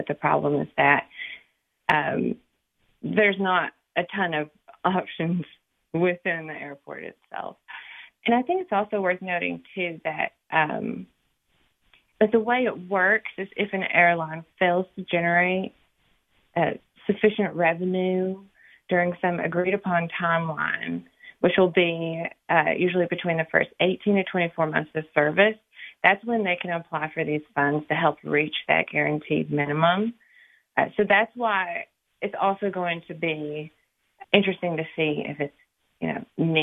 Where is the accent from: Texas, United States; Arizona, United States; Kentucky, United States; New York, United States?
Kentucky, United States; whenever I would go back home to my hometown in Kentucky.